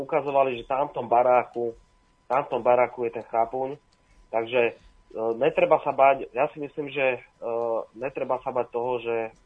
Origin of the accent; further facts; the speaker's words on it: Bratislava, Bratislava Region, Slovakia; ale to už na mňa videli, že som z Bratislavy, rozumieš?